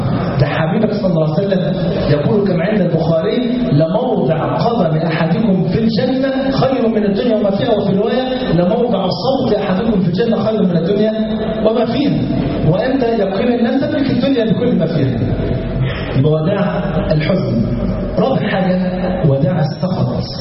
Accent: Egypt; من الظهر الى العصر يعني عندنا في مصر 3 ساعات. عندكم هنا دي ما شاء الله عندكم 1.5 ساعة

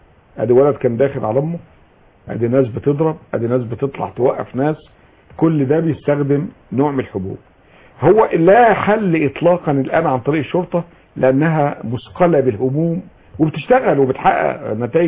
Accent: Egypt; احنا كمصريين بالمصري حولناها الى حبوب دافعة للإجرام

